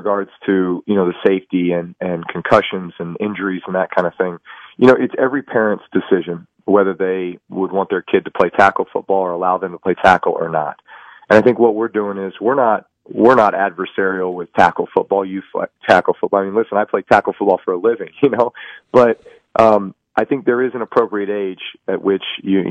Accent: Austin, Texas, United States; he's from close to where I'm from. I'm from Austin.

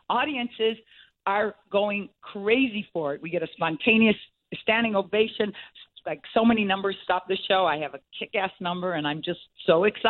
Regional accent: Chicago, Illinois, United States; now in Los Angeles, United States; I'm from Chicago, so you know I'm a Cubs fan

